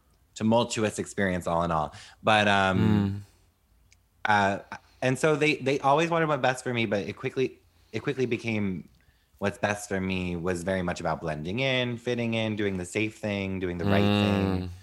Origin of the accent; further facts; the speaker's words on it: New Jersey, United States; Jersey, dirty Jersey.